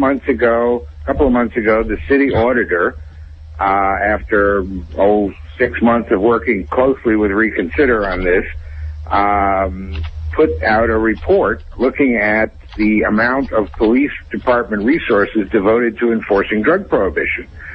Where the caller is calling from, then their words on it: Syracuse, New York, United States; I'm talking from Syracuse, New York, and Syracuse, New York is a test market, has been for years.